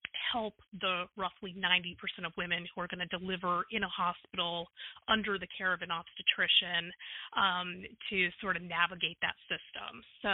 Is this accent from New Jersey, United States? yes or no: yes; New Jersey, United States; like in my home state where I practice in New Jersey.